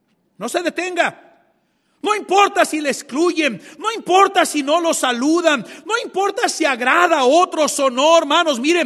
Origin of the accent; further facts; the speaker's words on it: Colombia; moved away; yo sé que muchos de ustedes saben la razón del por qué yo salí de Colombia